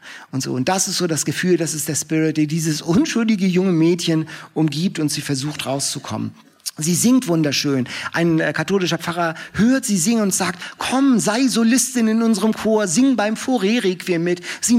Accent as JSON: {"language": "German", "town": "Lübeck", "region": "Schleswig-Holstein", "country": "Germany", "said": "ich komme ja aus Lübeck"}